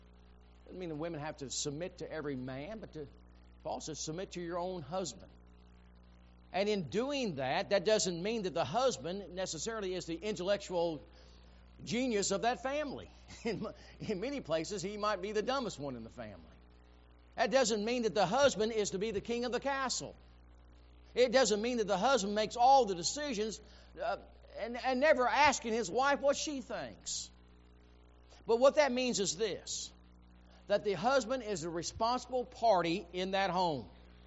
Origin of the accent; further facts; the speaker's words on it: Rantoul, Illinois, United States; where I grew up in Rantoul, we had an Air Force base.